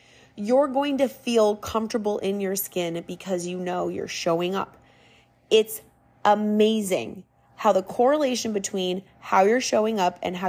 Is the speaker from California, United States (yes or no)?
no; Minnesota, United States; every year that I'm gone from Minnesota, when I go back, I notice things. And so that's why I decided to kind of have a fun little episode about being Minnesotan